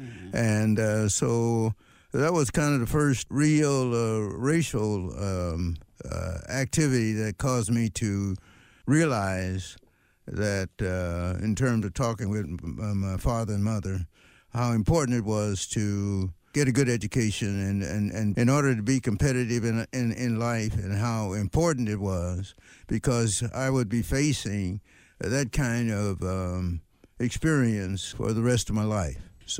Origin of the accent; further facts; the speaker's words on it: Los Angeles, California, United States; I was born in Los Angeles on 52nd Street, 52nd and Long Beach Avenue. At the time that I came along, 52nd Street was nearly all white. My father and mother moved there.